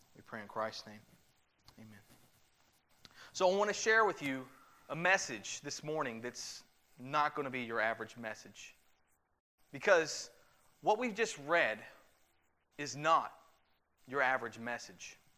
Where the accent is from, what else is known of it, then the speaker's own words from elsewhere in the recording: Louisa, Kentucky, United States; now in Louisville, United States; I came from Eastern Kentucky. Came from a small town called Louisa, Kentucky. I was born and raised there and spent many of my years in that area.